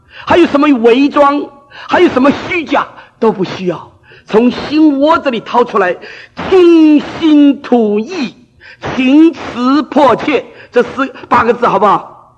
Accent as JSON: {"language": "Chinese", "region": "Fujian", "country": "China", "said": "我是南方人，我福建人，但是我很喜欢北方话"}